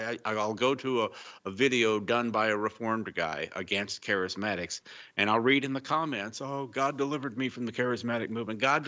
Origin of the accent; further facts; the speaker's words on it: Texas, United States; I grew up in North Texas. We were almost all Baptists. Mm. You know, I was Baptist.